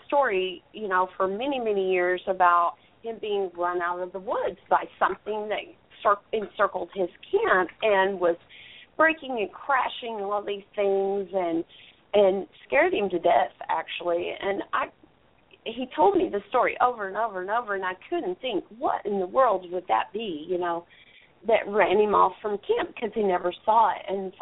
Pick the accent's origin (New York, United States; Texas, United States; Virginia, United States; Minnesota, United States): Texas, United States; You know, I'm from Texas, but I'm that girl that says I need to see it before I can say it happened to me.